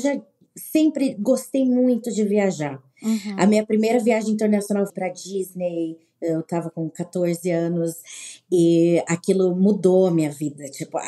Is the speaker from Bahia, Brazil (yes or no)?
no; Campo Grande, Mato Grosso do Sul, Brazil; also born or lived in Porto Alegre / São Paulo / Florianópolis; Eu nasci em Porto Alegre, mas eu fui criada em Campo Grande, no Mato Grosso do Sul. E eu conheci o Marcelo em São Paulo, apesar de ter feito faculdade em Florianópolis e ter terminado em São Paulo. Eu morei 10 anos em São Paulo.